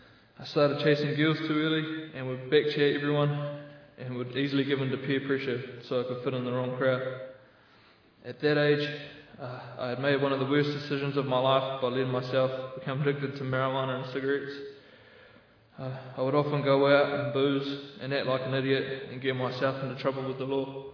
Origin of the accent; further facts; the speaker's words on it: New Zealand; I'm from New Zealand, as you already know, which is in the South Pacific.